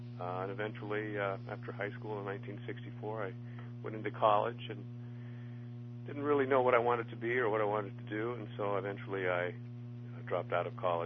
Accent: Martinez, California, United States; born there; I was born in September 1946 in Northern California, a small town called Martinez, which is in the San Francisco Bay Area. My parents are also native Californians

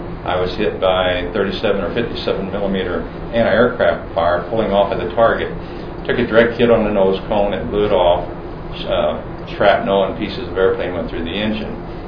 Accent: Godfrey, Illinois, United States; born there; I was born in Godfrey, Illinois, one of 14 children. Did a lot of farm labor, that type of early activity.

